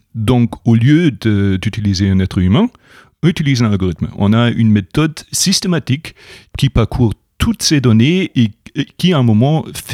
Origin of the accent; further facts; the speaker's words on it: Germany; Je suis né en Allemagne de l'Est